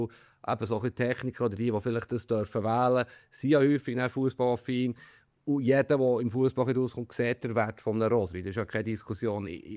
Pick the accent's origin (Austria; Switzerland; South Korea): Switzerland; ich weiss, wir sind Schweizer und so, aber ich bin ja nicht unbedingt ein riesen Schweiz-Fan.